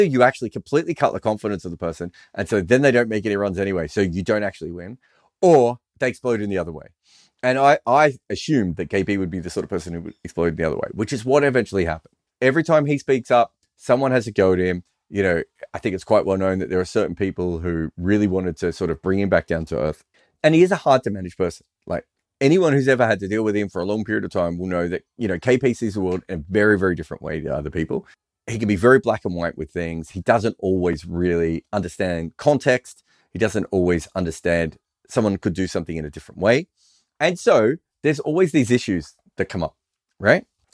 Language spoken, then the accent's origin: English; Australia; because obviously I'm an Australian cricket journalist